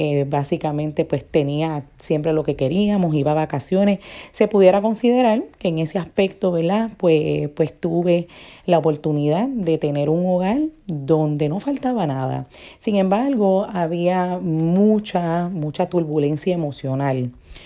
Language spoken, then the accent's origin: Spanish; San Juan, Puerto Rico; born there; Yo pues nací en San Juan, Puerto Rico, en abril 25 del 1984, bajo un matrimonio de dos jóvenes